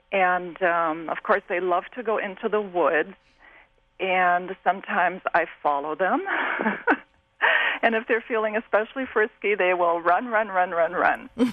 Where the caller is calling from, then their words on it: Duluth, Minnesota, United States; I'm calling from Duluth, Minnesota.